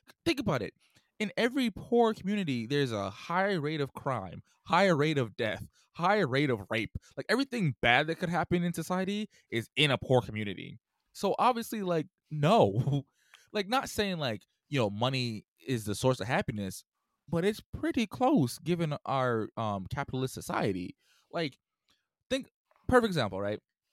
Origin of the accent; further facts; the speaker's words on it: Jamaica; I'm Jamaican, so I have a lot of family who works in the hospital.